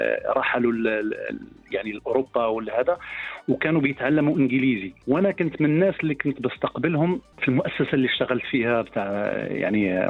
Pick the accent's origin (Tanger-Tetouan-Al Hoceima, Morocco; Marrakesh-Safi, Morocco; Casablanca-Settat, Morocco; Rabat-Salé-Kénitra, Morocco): Casablanca-Settat, Morocco; Casablanca; كنقول لي أنا من المغرب، يقول لك منين، بعض مرات أغلبيتهم يكونوا زايرين المغرب، وهذا بيقول لك تقول دار بيضاء